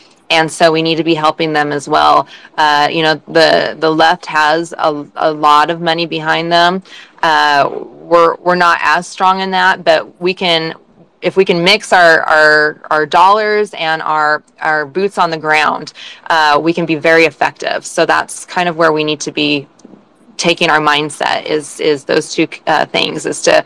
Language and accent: English; Idaho, United States; when people find out we're from Idaho is, you know, they'll say, oh, well, that's a really conservative state.